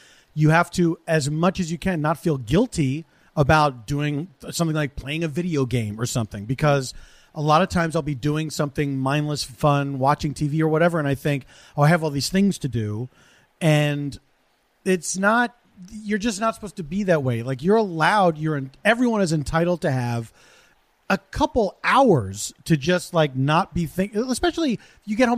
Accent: Philadelphia, Pennsylvania, United States; Mm-hmm, my hometown.

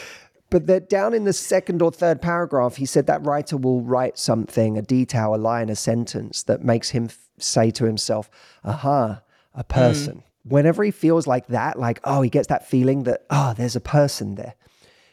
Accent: England, United Kingdom; I'm English, by the way, before anyone makes the connection that I must be Australian.

